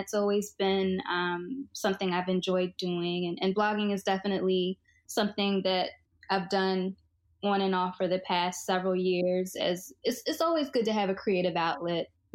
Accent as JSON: {"language": "English", "town": "Philadelphia", "region": "Pennsylvania", "country": "United States", "tie": "born or raised there", "lives_now": "New York, United States", "said": "Yeah, so I am originally from Philadelphia, so not very far at all from New York, where I currently live. Born and raised in West Philly."}